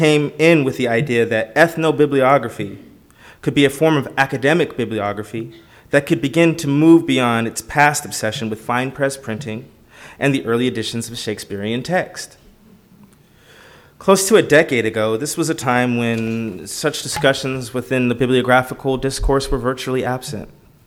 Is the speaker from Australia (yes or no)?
no; United States; my experience as a person of color growing up in the United States has shaped my outlook